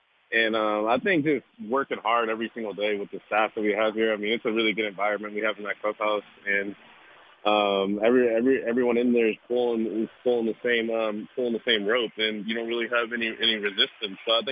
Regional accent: California, United States; I want to go back to California. I want to go back to my hometown, spend a few weeks there and then go down to LA and train and stuff and get ready for spring.

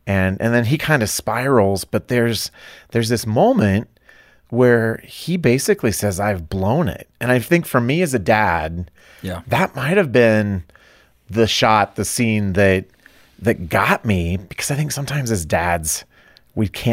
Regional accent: Iowa, United States; I'm from Iowa, so I can crack

